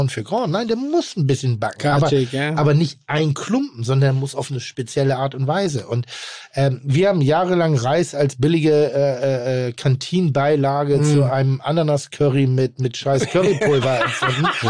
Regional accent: Austria; ich bleibe jetzt hier in meinem kleinen Dorf und ich würde ja gar nicht wissen als Österreicher, was Parmesankäse ist.

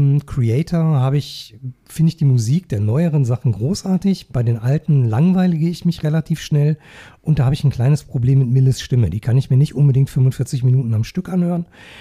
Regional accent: Gelsenkirchen, North Rhine-Westphalia, Germany; auch wenn wir beide mittlerweile außerhalb des Ruhrgebiets wohnen, kommen wir ja beide mitten aus dem Pott, ich aus Gelsenkirchen

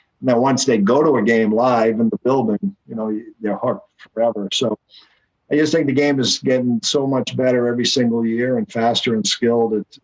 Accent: United States; And being an American and being over here

